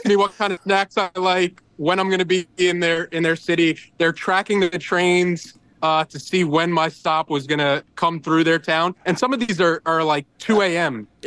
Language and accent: English; New York, United States; I'm from New York, so a little bit outside the city.